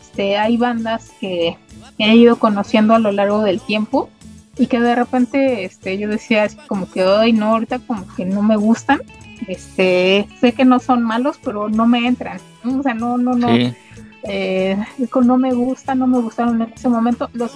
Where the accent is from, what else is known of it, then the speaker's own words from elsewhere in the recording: Cuba; Y sí, soy cubano y todo eso